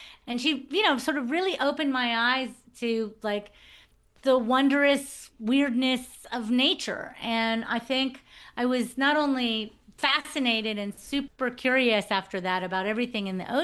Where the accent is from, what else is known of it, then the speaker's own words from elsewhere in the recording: Texas, United States; So, I mean, as I said, I grew up in Texas, and most of the swimming I did was in the neighborhood pool